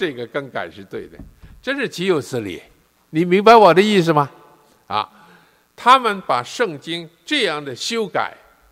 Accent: China; 最低限度在我们中国人当中，有一些也参与他们聚会的人，他们应该明白。

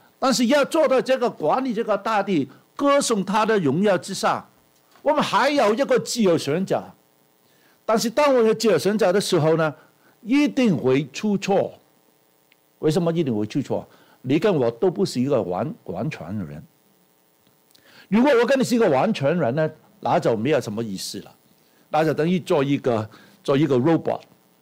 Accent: Hong Kong; 香港人永远都有这个习惯了。我是香港来的

